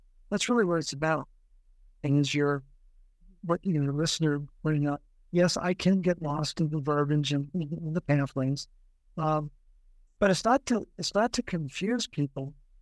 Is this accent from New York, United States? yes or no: no; Baltimore, Maryland, United States; I grew up in Baltimore, Cleveland Dairy was the dairy that they deserved milk.